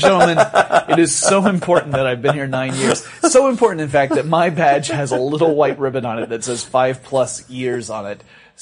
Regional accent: Atlanta, Georgia, United States; We are from Atlanta, Georgia, which is in the Eastern time zone.

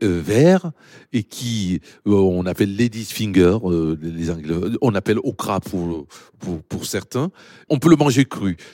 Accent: Cameroon; Moi, quand j'ai grandi au Cameroun, je ne savais pas que le gombo, on pouvait le conserver.

